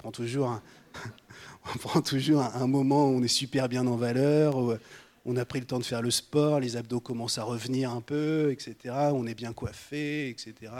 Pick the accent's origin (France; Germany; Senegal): France; c'est normal, je suis français aussi